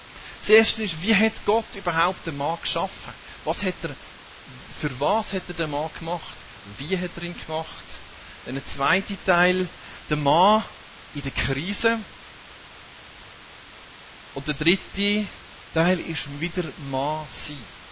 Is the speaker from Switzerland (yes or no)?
yes; Switzerland; Weil manchmal haben wir ja so ein bisschen Mühe mit unseren Ausländern bei uns in der Schweiz.